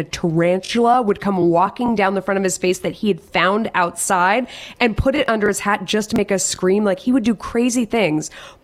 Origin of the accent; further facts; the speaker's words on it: California, United States; I grew up in Southern California.